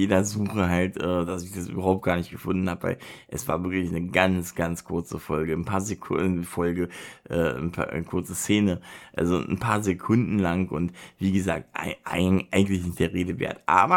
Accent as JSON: {"language": "German", "region": "Berlin", "country": "Germany", "said": "habe ja da in Berlin gewohnt, ich bin ja Berliner."}